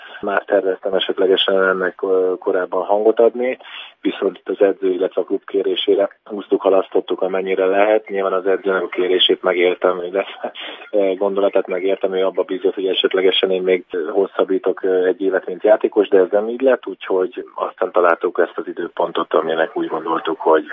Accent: Szeged, Csongrád-Csanád, Hungary; also born or lived in Székesfehérvár; egy éves koromban költöztünk le Székesfehérváról Szegedre, tehát gyakorlatilag 82 óta ismerem azt a sportcsarnokot

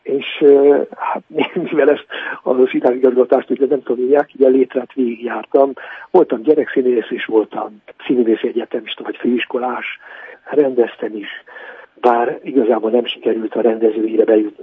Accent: Oradea, Bihor, Romania; Én színész gyerek vagyok, szüleim színészek voltak, Nagyváradon születtem

